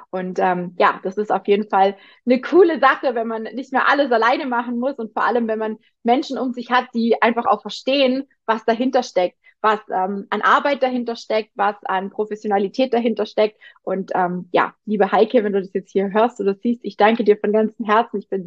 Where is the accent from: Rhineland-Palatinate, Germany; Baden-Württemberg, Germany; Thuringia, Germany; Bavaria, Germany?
Baden-Württemberg, Germany; moved away; Also bei uns, da wo ich herkomme, im Schwabenländle gibt es nicht groß viel Berge